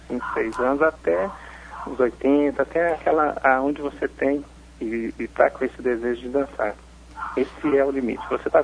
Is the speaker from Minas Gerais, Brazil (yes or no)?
yes; Belo Horizonte, Minas Gerais, Brazil; Por isso a escolha de Belo Horizonte e minha cidade natal também.